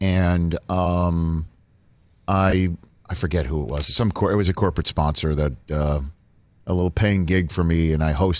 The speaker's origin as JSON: {"language": "English", "town": "New York City", "region": "New York", "country": "United States", "said": "Because, you know, I'm from New York City."}